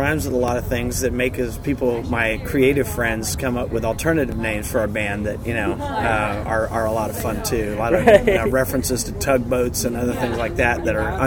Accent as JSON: {"language": "English", "region": "Texas", "country": "United States", "said": "It's just, you know, we're from Texas, so there's still... Some sounds are a little folkier, I guess."}